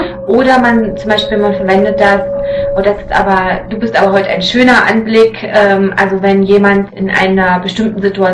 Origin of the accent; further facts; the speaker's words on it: Leipzig, Saxony, Germany; Ich komme aus Deutschland, aus Leipzig.